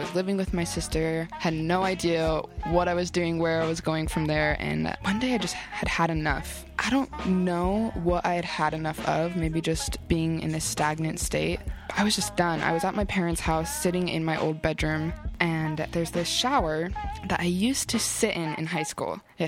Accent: Orem, Utah, United States; I'm from Orem, Utah. I'm a rap artist out of Salt Lake area.

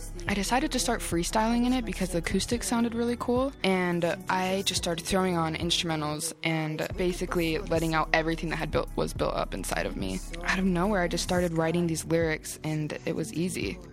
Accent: Orem, Utah, United States; I'm from Orem, Utah. I'm a rap artist out of Salt Lake area.

